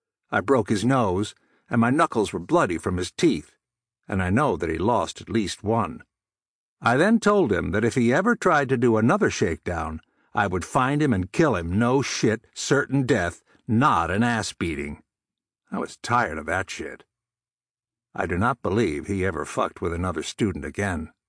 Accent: Okanogan, Washington, United States; also born or lived in Coeur d'Alene, Idaho; We were from Idaho originally, and I was born in Coeur d'Alene on December 4, 1912. The family moved to Okanagan, Washington, where my parents had an apple farm.

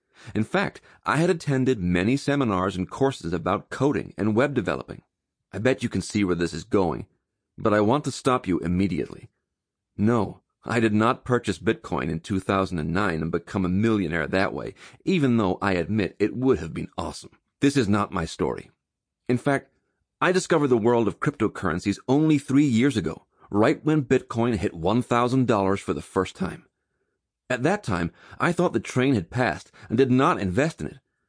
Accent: Scottsdale, Arizona, United States; born there; First of all, I was born in Scottsdale, a gorgeous little town in Arizona.

